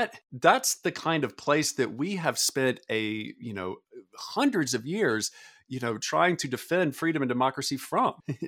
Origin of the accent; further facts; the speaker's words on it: the South, United States; and I grew up in the South. I'm a Southerner